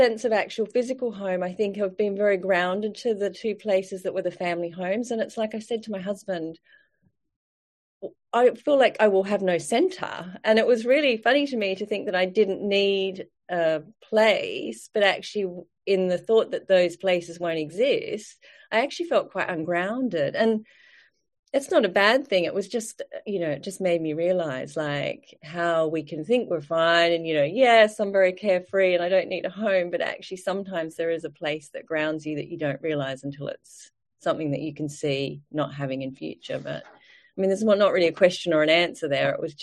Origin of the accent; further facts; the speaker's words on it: Australia; moved away as an adult; now in United Kingdom; I am from Australia originally, but have lived in the UK for 23 years now